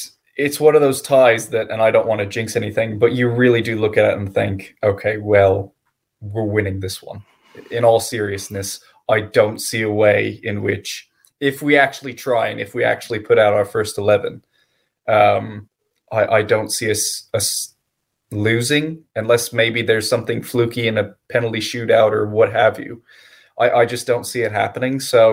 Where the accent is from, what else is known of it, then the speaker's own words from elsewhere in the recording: United States; And, you know, speaking as an American